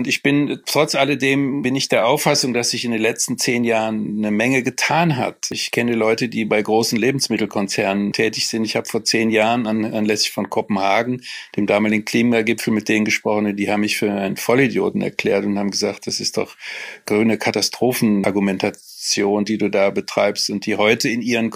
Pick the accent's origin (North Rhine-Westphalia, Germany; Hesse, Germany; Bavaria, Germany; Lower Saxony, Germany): North Rhine-Westphalia, Germany; Cologne; Ich bin aber nur ein virtueller Offenbacher. Ich bin natürlich Kölner.